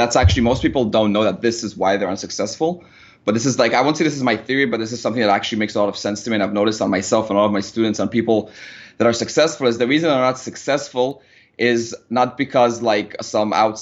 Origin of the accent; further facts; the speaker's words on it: Israel; English is a second language; moved away as an adult; now in Austin, United States; I'm from Israel, and we moved to Austin, Texas to actually only focus on that, which was like a big burning the boats type of scenario.